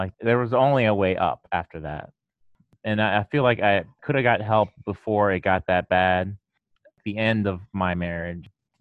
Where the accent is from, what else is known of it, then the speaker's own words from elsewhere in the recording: Maryland, United States; I'm from Maryland in the United States